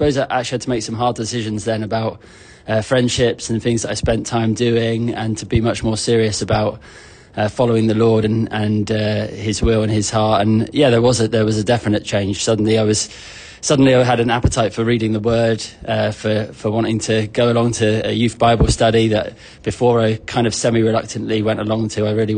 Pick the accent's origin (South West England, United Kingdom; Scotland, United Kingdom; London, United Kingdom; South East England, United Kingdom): South East England, United Kingdom; Southampton; So I was born in Southampton in the United Kingdom. And that's where I grew up.